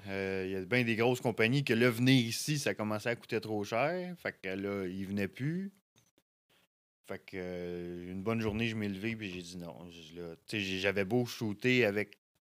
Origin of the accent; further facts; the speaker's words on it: Quebec, Canada; je venais du Québec